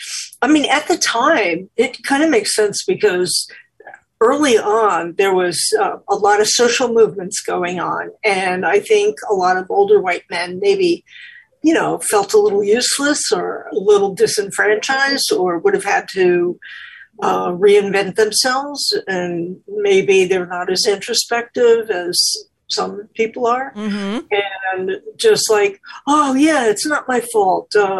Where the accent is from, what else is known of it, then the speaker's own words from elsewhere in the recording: New York, United States; I mean, I'm from New York.